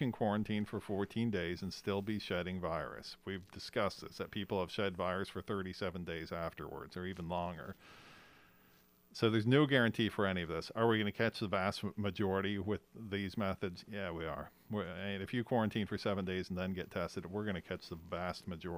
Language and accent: English; United States; We're a rebellious crew here in America.